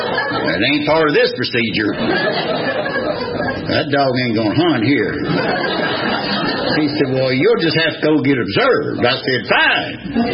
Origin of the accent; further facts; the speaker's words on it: Tennessee, United States; I come from a long line of visionaries. Like I said, I'm from Tennessee.